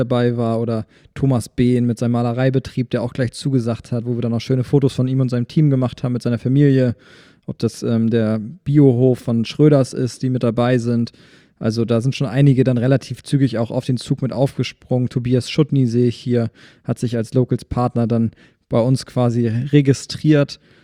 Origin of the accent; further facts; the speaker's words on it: Schwarzenberg, Saxony, Germany; Also ich bin auch in Schwarzenberg aufgewachsen